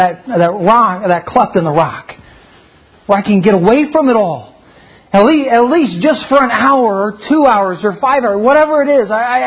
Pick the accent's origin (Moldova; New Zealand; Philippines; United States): Philippines; if you look out in the village that I grew up in the Philippines